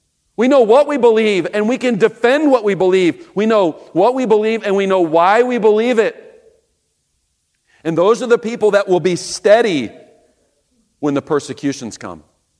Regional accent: Kansas City, Missouri, United States; I was traveling out to California. I was leaving my hometown of Kansas City.

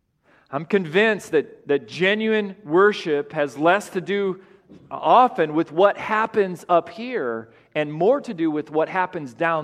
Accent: Colorado, United States; born there; I was born in Colorado. A few years before I was born, my dad had taken a church in Longmont, Colorado.

